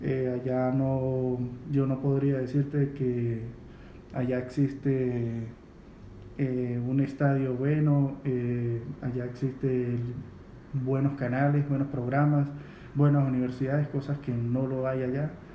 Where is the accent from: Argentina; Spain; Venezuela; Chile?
Venezuela; San Cristóbal, Táchira; moved away as an adult; yo llegué hace 2 meses, yo vengo de la ciudad de San Cristóbal. Me vine porque la situación económica y de calidad de vida en Venezuela ya no es la misma de, vamos a llamarlo, de hace 10 años